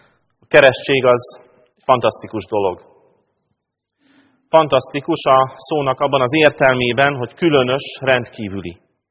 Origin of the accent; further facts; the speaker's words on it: Pápa, Veszprém County, Hungary; born there; Tegnap gyülekezeti kiránduláson jártunk Pápán, az én szülővárosomban